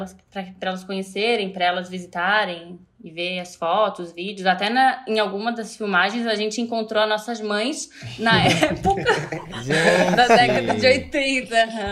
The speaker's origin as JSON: {"language": "Portuguese", "town": "Florianópolis", "region": "Santa Catarina", "country": "Brazil", "tie": "born or raised there", "said": "A gente é aqui do Campeche. É família daqui, sempre foi daqui."}